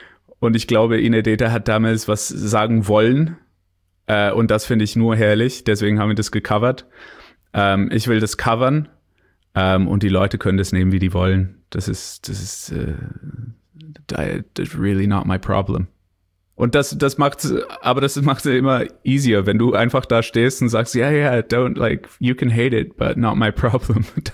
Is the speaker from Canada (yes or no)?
yes; Canada; Und zweitens bin ich Kanadier. Also da kann jeder Deutsche sagen, der hat keine Ahnung anyway.